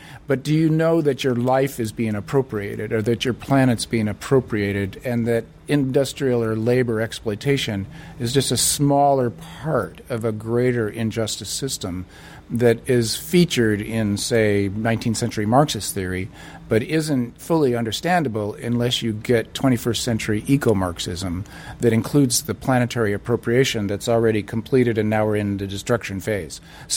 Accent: United States; So I'm an American leftist.

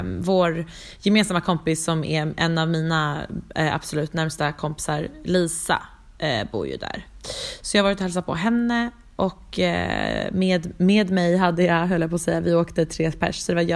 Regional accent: Stockholm, Stockholm County, Sweden; jag är från Stockholm. Eller ringer in från London och Stockholm.

